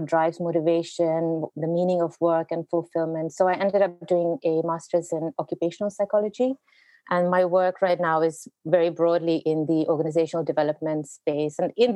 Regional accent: Mumbai, Maharashtra, India; moved away as an adult; now in London, United Kingdom; It's Mumbai and London. And I still have very strong ties with India. I have a sense of roots there.

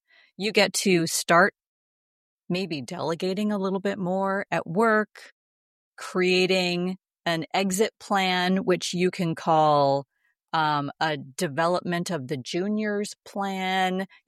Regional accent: Canada; moved away as an adult; I was born in Canada, and lived there for my first 20 years.

